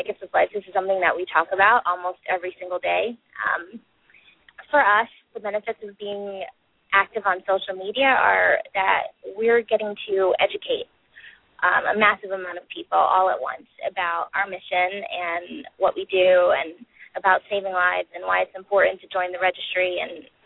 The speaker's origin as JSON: {"language": "English", "region": "New York", "country": "United States", "said": "Yeah. Okay, so about me. I am from New York."}